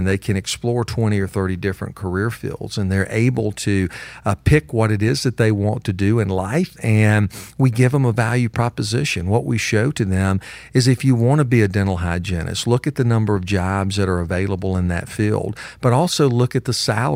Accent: United States; I am from Hall County. I'm a seventh generation Hall County, and so obviously our family's been there a long, long time.

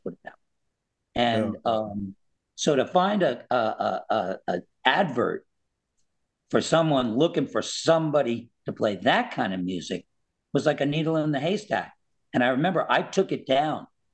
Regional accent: New York, United States; And then of course I'm a New Yorker.

